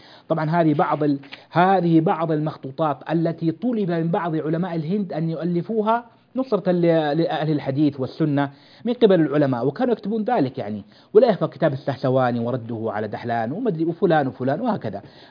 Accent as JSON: {"language": "Arabic", "country": "Saudi Arabia", "said": "وأهل العلم في البلاد عندنا في المملكة العربية السعودية"}